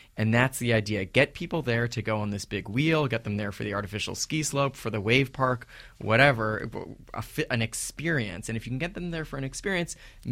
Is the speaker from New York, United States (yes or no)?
yes; New York, United States; I'm a New Yorker, so I was sort of surprised to learn that myself.